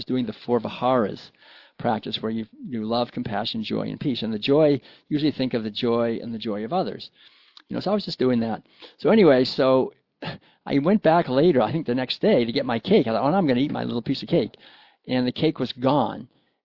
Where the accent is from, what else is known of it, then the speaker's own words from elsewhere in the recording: United States; I was from the United States.